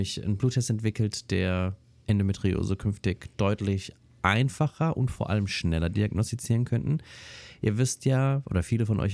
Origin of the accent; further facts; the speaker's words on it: Italy; Und da müssen wir einmal in mein Heimatland schauen, Italien.